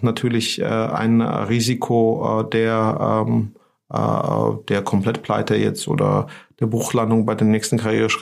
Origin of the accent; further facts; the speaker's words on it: Georgia; German is a second language; moved away as an adult; now in Germany; Also ich komme aus Georgien, das kann man unschwer an meinem Nachnamen erkennen. Zumindest die Eingeweihten würden das tun. Bin dort aufgewachsen, habe auch dort studiert und bin zur Promotion nach Deutschland gekommen